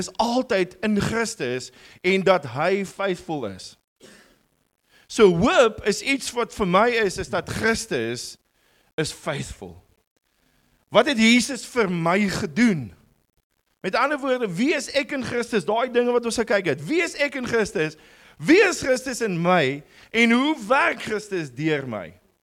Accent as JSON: {"language": "Afrikaans", "town": "Cape Town", "region": "Western Cape", "country": "South Africa", "tie": "born or raised there", "said": "Ons kom uit Mosselbaai uit, maar ek is gebore en getoe in die Kaap. 39 jaar lank in die Kaap gebly. Ek is nou 18 jaar in Jos Jane."}